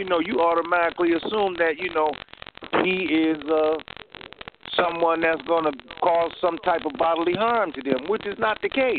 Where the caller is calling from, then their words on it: Detroit, Michigan, United States; man. I'm calling from Detroit, Michigan.